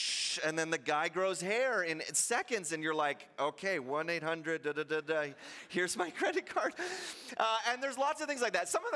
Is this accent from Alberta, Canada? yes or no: no; Orleans, Ontario, Canada; moved away as an adult; I grew up in Ontario in a little suburb outside of the city of Ottawa called Orleans. And grew up there all through my teenage years and then moved out here for school.